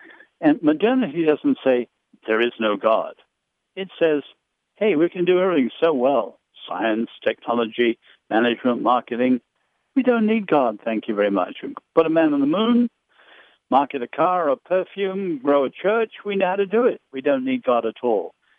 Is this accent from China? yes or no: yes; China; I grew up in China, so I remember that well.